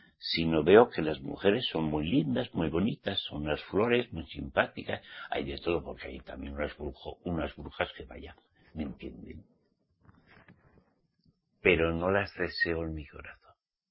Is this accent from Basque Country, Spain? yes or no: yes; Basque Country, Spain; born there; yo soy español, nací al menos mi papá y mi mamá, me dieron a luz en el País Vasco.